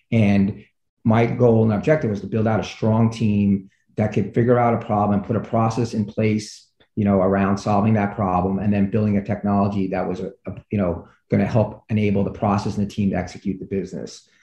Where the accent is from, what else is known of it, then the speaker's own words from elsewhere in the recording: New York City, New York, United States; I come from, you know, I grew up in the Bronx.